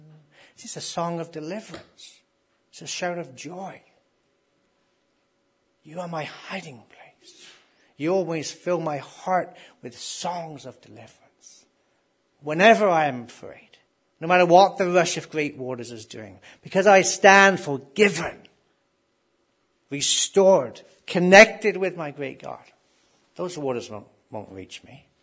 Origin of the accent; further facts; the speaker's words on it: England, United Kingdom; I grew up in England at the old soccer games